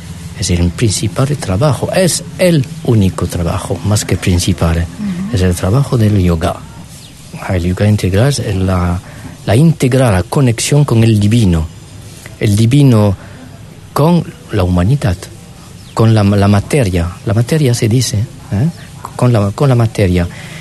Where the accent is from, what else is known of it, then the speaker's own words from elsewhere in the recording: Occitania, France; Spanish is a second language; now in Auroville, India; Vengo de la Francia del Sur, de Occitania, de Nice, Montpellier, Toulouse. Hace años, primero en 93